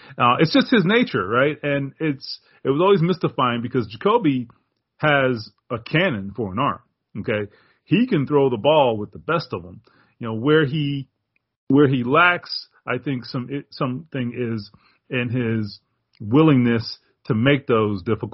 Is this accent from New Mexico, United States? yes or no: no; Carol City, Florida, United States; And in my hometown, born and raised in Carroll City. So yeah, man, Miami for life.